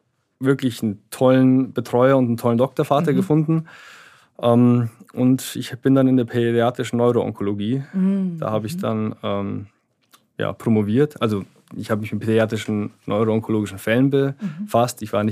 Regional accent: Munich, Bavaria, Germany; Und bin dann in meine Heimatstadt München zurückgekehrt.

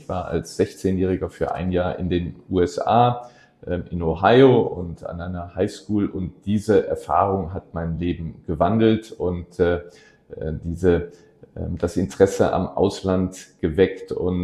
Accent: Neuss, North Rhine-Westphalia, Germany; Ich komme aus dem Rheinland, bin gebürtiger Neusser, liebe meine Heimatstadt

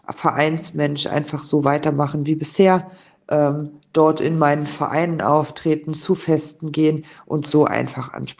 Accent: Nalbach, Saarland, Germany; Mir liegen ganz viele Themen am Herzen für Nalbach, für meine Heimatgemeinde

